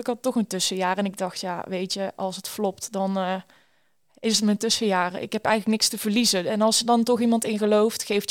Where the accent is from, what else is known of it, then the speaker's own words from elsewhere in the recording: Schijf, North Brabant, Netherlands; Ik kom uit Noord-Brabant en ik ben in een klein dorpje geboren, in Schijf heet dat.